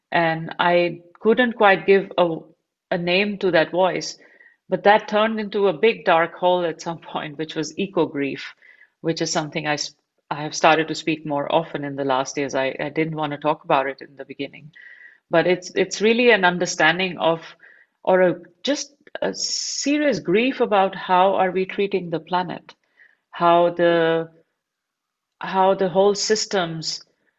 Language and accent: English; Delhi, India; I grew up in Delhi in India, and I'm a Sikh by religion